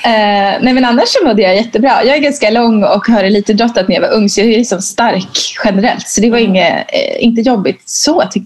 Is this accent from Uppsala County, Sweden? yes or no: no; Leksand, Dalarna County, Sweden; Jag är från Dalarna, Leksand. Och mina föräldrar bott mest där.